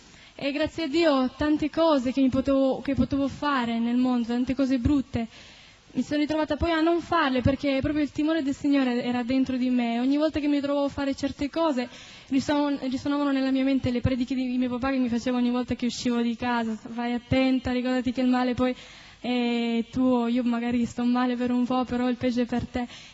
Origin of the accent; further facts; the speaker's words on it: Turin, Piedmont, Italy; vengo da Torino. E sono cresciuta in una famiglia cristiana, in un ambiente cristiano.